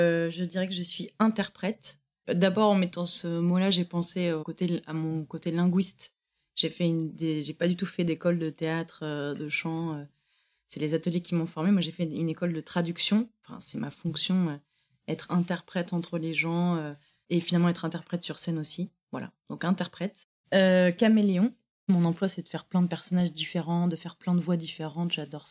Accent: Paris, Île-de-France, France; Je suis une vraie parisienne.

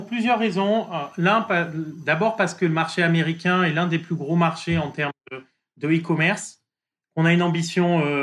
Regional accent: France; accent: French; now in United States; mon charming French accent est très marqué

